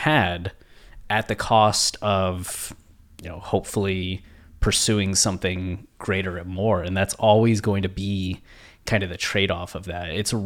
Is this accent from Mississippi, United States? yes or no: no; Ohio, United States; I look at this with people that I grew up with in Ohio, where a lot of them, you had some people that never wanted to leave, right?